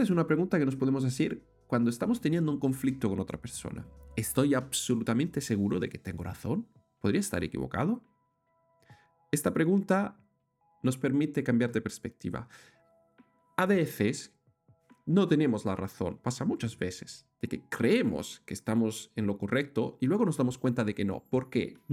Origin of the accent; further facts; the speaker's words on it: Italy; Spanish is a second language; soy italiano